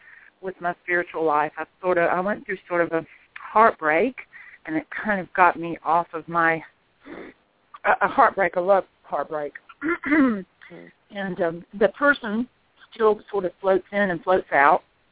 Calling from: South Carolina, United States; I'm calling from South Carolina.

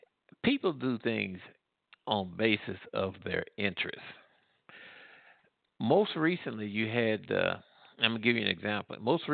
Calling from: Midwest, United States; I'm calling from the Midwest, by the way.

